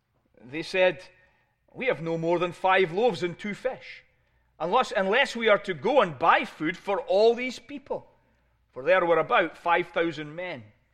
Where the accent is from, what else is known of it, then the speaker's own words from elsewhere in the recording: Scotland, United Kingdom; When I was growing up in Scotland, I would attend Sunday school.